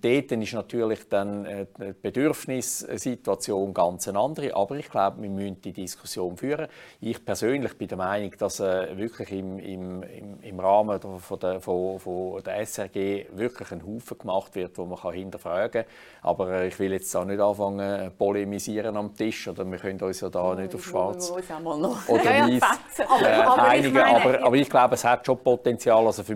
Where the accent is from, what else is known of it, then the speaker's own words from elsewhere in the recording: Zurich, Switzerland; dann müssen wir mehr als Zürcher auch noch in Rechnung stellen